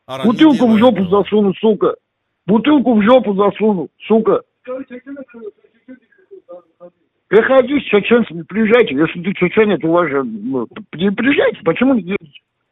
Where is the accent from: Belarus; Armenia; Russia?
Armenia; Мне, я армянин, и не думай, что армяне от чеченцев боятся.